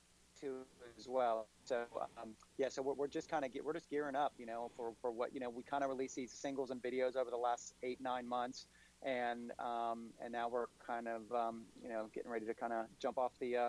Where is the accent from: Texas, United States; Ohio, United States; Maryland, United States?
Ohio, United States; Cincinnati; The next day, we're in my hometown. June 6th in Cincinnati at a place called Top Cats